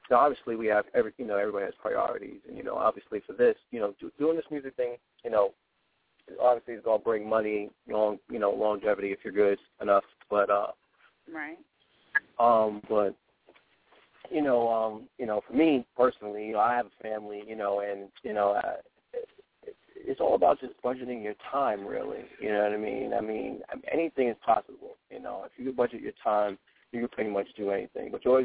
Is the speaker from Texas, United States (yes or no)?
no; Bronx, New York, United States; Especially he's from where I'm from originally. You know what I mean? I'm from the Bronx.